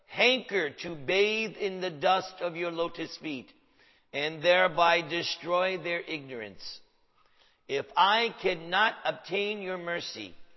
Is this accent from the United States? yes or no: yes; New York, United States; I'm from New York.